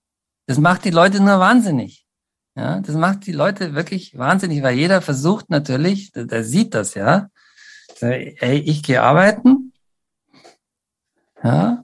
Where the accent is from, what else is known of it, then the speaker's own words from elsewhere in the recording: Pullach, Bavaria, Germany; Und dem Ort, wo ich stamme ja ursprünglich aus dem Landkreis München, ja, haben Sie am Anfang schon gesagt, da war ich auch mal Kreis- und Gemeinderat, aus Pullach komme ich. Sehr schöne Gemeinde im Isartal.